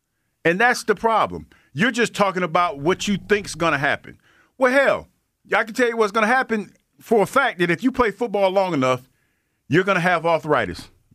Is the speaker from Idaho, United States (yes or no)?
no; Missouri, United States; You know, I'm from Missouri, the show me state.